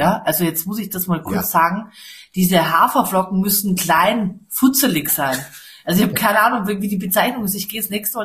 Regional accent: Vienna, Austria; Ich bin ja Wienerin, wie ihr wisst. Ich bin ja wirklich waschechte Wienerin.

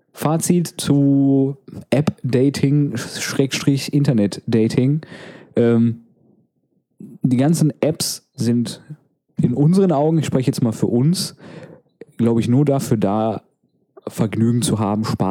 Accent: North Rhine-Westphalia, Germany; Außerdem kommen wir aus dem Ruhrpott. Hier sagt man das so.

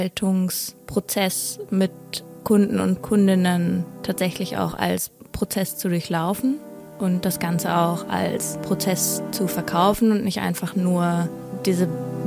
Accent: Hamm, North Rhine-Westphalia, Germany; Nein, gebürtig komme ich aus Hamm in Westfalen.

